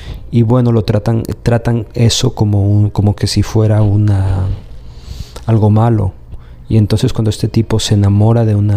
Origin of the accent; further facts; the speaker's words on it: Ecuador; born there; transcurrir en la República del Ecuador, donde nací, y particularmente en los Andes